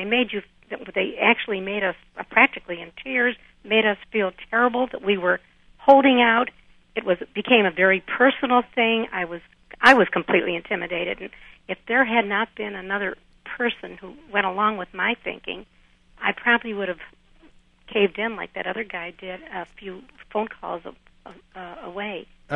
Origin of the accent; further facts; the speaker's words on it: Midwest, United States; I'm a Midwesterner